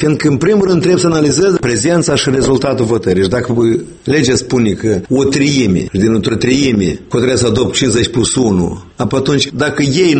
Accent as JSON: {"language": "Romanian", "country": "Moldova", "said": "dar noi suntem moldoveni."}